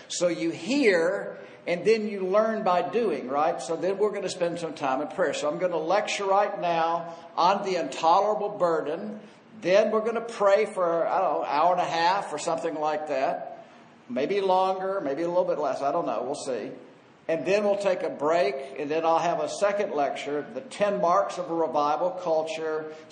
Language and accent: English; Alabama, United States; And I say y'all, I'm from Alabama, so that's what I say.